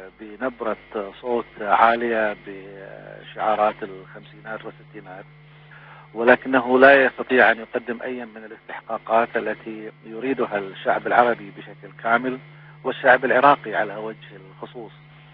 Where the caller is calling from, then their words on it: Beirut, Beirut Governorate, Lebanon; وأنا بكلمك من بيروت